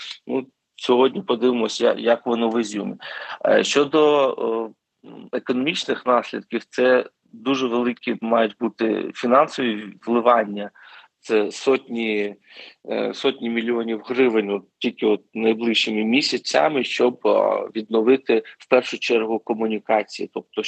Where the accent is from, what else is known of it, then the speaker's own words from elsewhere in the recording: Kharkiv, Kharkiv Oblast, Ukraine; От у Харківській області, я сам з Харкова